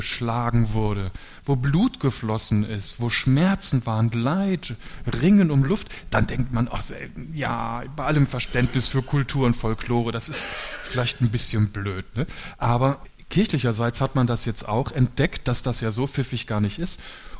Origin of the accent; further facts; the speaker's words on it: Lower Saxony, Germany; now in Münster, Germany; ich bin gar kein Münsterländer. Ich komme aus Niedersachsen, da bin ich her. Und jetzt lebe ich aber schon länger im Münsterland und in Münster, als ich irgendwo gelebt habe.